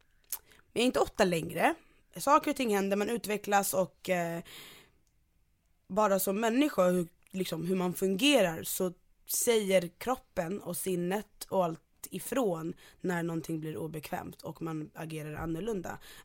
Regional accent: Fisksätra, Stockholm County, Sweden; Och att jag var från liksom Fisksätra, där det var knasigt hela tiden.

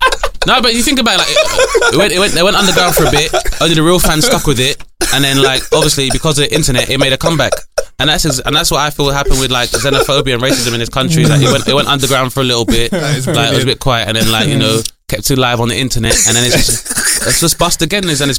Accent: London, United Kingdom; also born or lived in Bradford; growing up in London is that most people I deal with have been West African and predominantly from either Ghana or Nigeria.

